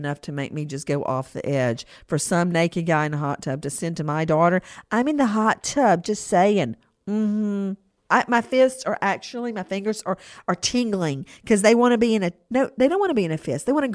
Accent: Macon, Georgia, United States; Like when I grew up in Macon, we wouldn't say cancer.

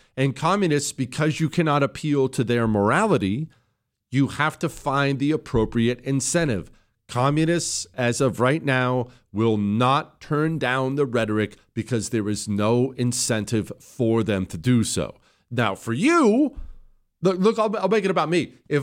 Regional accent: Montana, United States; I grew up in Montana, fires all the time. It's practically every summer.

